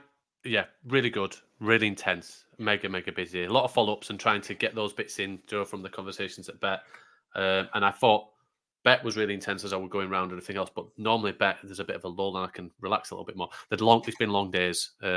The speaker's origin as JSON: {"language": "English", "region": "Yorkshire and the Humber", "country": "United Kingdom", "said": "as a Yorkshire man, I'm so tight."}